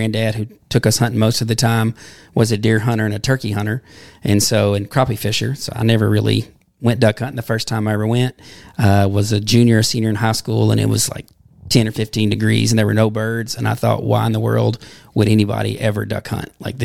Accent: McGehee, Arkansas, United States; Yeah, I grew up in McGee.

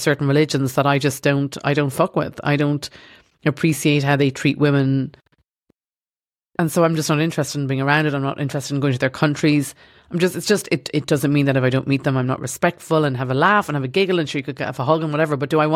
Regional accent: Ireland; I'm watching Ireland, my home country

